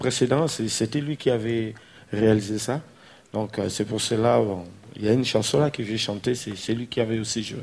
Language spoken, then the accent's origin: French; Kinshasa, DR Congo; chez nous, à Kinshasa, les musiciens ne sont pas vraiment le bienvenu dans la famille de la femme